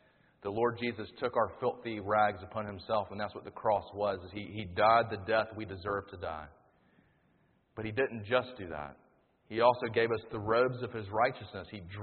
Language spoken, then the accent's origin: English; Sumter, South Carolina, United States; one of the things I loved about moving back to Columbia is that because I'm from Sumter, I know all the back roads.